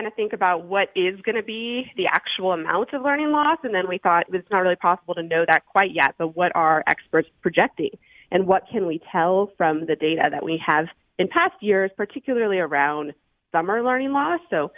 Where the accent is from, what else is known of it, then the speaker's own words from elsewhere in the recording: Denver, Colorado, United States; I grew up in South Denver. I went to Cherry Creek High School.